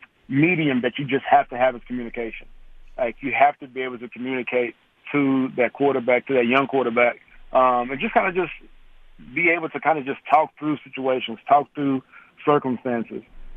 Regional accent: Mexia, Texas, United States; growing up in Mejia, man, it was very simple, very, very small town, 7,500 people in my hometown, a couple stoplights. Everybody knew everybody.

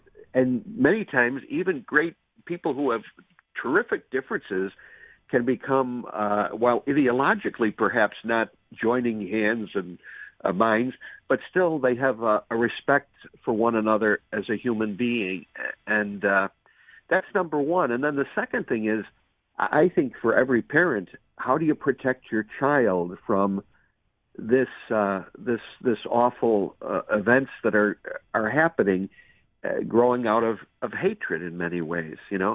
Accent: Buffalo, New York, United States; I'm grew up my younger years in the city of Buffalo. I'm lifelong from Western New York

